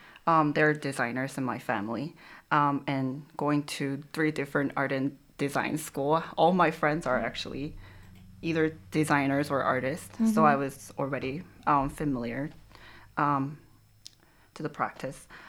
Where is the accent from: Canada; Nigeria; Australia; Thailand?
Thailand; also born or lived in United States; I grew up as a third culture kid, living in Thailand, growing up in Thailand as a Korean. Mm-hmm. And I also lived in four different states in the U.S. So I've moved like quite frequently.